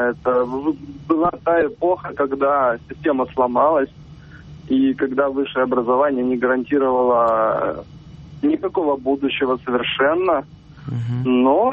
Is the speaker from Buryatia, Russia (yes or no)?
no; Saint Petersburg, Russia; Я из Петербурга.